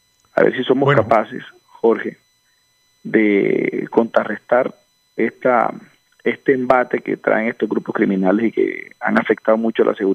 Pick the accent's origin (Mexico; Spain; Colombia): Colombia; Sincé, Sucre; Luego yo estaba de alcalde de mi pueblo, de Sincé, en el año 2008.